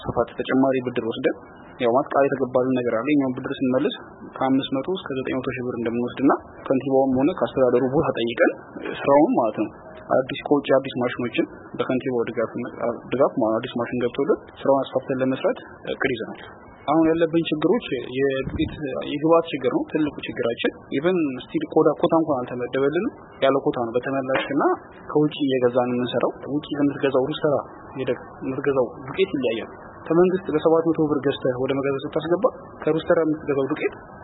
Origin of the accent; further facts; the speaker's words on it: Dire Dawa, Ethiopia; ያው እኔ ተወልጄ ያደኩት እዚሁ በድሬዳዋ ከተማ ሲሆን ያው ትምህርቴንም ከአንደኛ ደረጃ እስከ ሁለተኛ ደረጃ ድረስ በድሬዳዋ ከተማ ተጠናቀቅኩት።